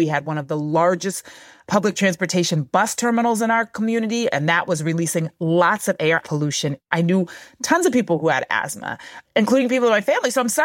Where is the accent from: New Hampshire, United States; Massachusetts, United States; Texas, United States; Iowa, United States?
Massachusetts, United States; Roxbury; So let's see. I grew up in Roxbury. I mean, it was the place that I knew.